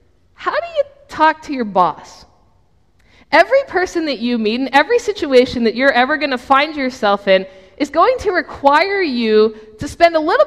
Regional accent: Baltimore, Maryland, United States; this colleague had recently moved from Baltimore, my hometown, to Edmond, Oklahoma

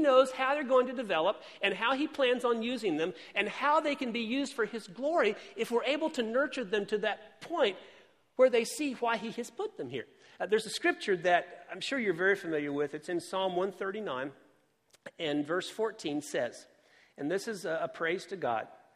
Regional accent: Indianapolis, Indiana, United States; And so when we were growing up in Indianapolis, they sent my sister to this special school for really smart people.

